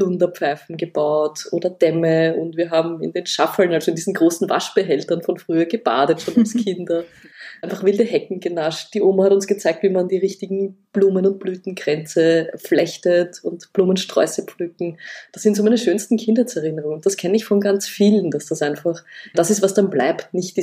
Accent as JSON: {"language": "German", "region": "Vienna", "country": "Austria", "tie": "born or raised there", "said": "also ich bin in der Stadt aufgewachsen in Wien"}